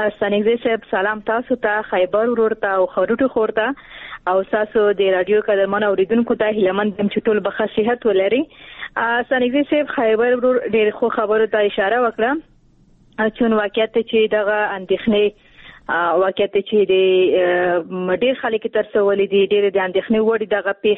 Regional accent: Afghanistan; ځکه چې نن ورځ نه ده چې په افغانستان کې جنگ دی او تقریبا موږ په جنگ کې پیدا شویو، په جنگ کې رالوی شویو.

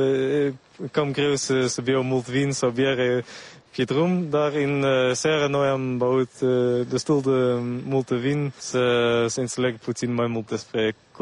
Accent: Utrecht, Netherlands; Romanian is a second language; Și eu sunt din Utrecht

